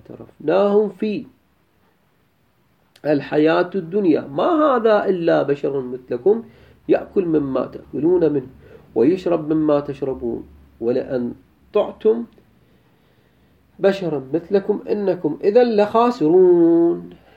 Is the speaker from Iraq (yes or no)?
yes; Iraq; هذا أنت عبالك بس عندنا بالعراق